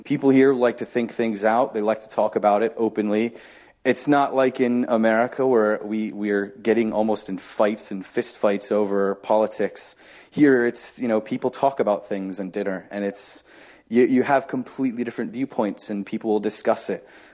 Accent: Ohio, United States; moved away; I actually miss, because I'm originally from Ohio, and I really miss a real proper snow.

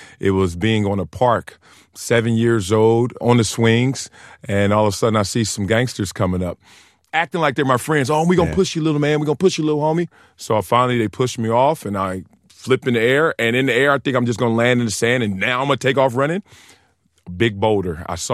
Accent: Compton, California, United States; Born and raised in Compton, South Central L.A., right here. In the heart of the city, in the heart of a lot of gang activity, the drugs, the poverty.

